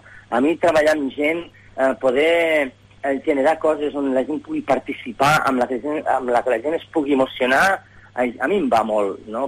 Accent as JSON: {"language": "Catalan", "town": "Lleida", "region": "Catalonia", "country": "Spain", "said": "La meva família, els meus pares pagesos. Jo vinc del barri de Magraners, però els meus pares eren uns pagesos que ja vivien al barri quan el barri es va començar a formar."}